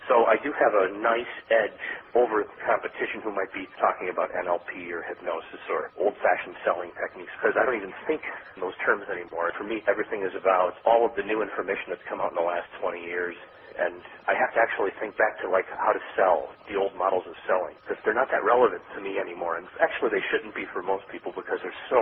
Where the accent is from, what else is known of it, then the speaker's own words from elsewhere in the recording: Chicago, Illinois, United States; Back when I was a kid, I grew up in Chicago. We grew up pretty poor.